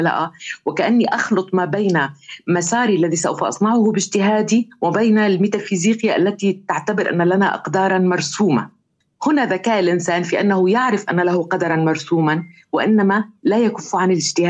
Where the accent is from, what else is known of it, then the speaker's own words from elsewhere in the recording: As-Suwayda, As-Suwayda Governorate, Syria; now in Russia; في أسرتي المتدينة جدا، وأنا نشأت في مدينة السويداء، السويداء مدينة ولكن لها كثير من الطابع الريفي